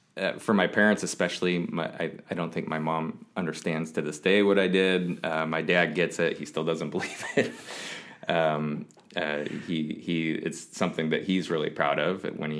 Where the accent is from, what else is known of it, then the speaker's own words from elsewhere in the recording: Black Diamond, Washington, United States; I was born and raised in Black Diamond, Washington, which is out in the country, way south of Seattle. I grew up on 5 acres with my two older brothers.